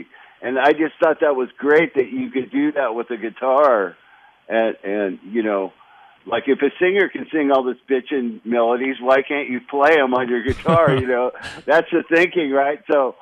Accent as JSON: {"language": "English", "town": "Los Angeles", "region": "California", "country": "United States", "tie": "born or raised there", "said": "But we lived in right in Los Angeles for our first couple of years, and then just moved around the subdivisions of L.A. around. But yeah, I just kind of grew up in California."}